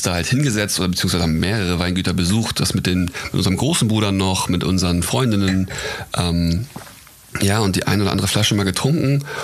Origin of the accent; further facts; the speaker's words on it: Hamburg, Germany; born there; wir sind 1992 geboren in Hamburg. Das war vor 28 Jahren.